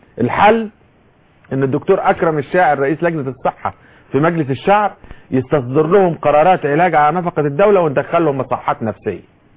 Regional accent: Egypt

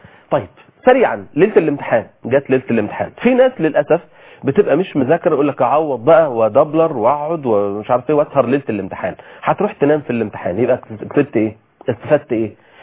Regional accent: Egypt; عندنا في مصر البرشام ده معناه

